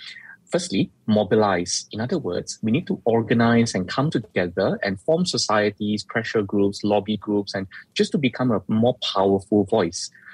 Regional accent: Malaysia; because this is our right as a Malaysian citizen to demand for better healthcare.

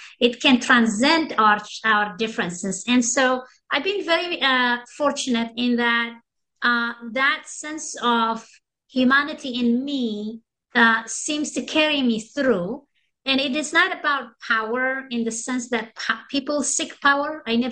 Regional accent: Eritrea; English is a second language; I come from Eritrea in East Africa. But that's just one country I come from, but I do belong to the world.

